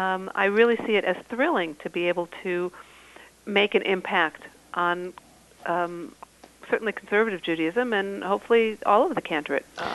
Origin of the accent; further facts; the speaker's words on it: Milwaukee, Wisconsin, United States; I grew up in Milwaukee, Wisconsin.